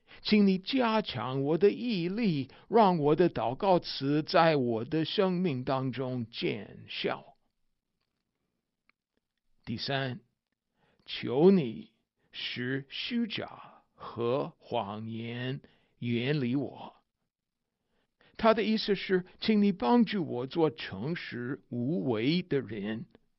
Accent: United States; 我们美国人也吃米，也吃面包，也吃面条，也吃玉米，也吃马铃薯

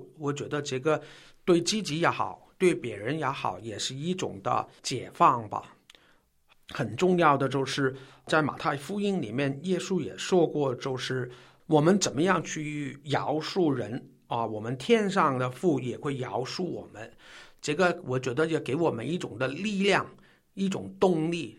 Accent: Hong Kong; accent: Cantonese; 你们也可能知道我是从香港来的啊，所以呢，我的普通话有很重的白话的口音。

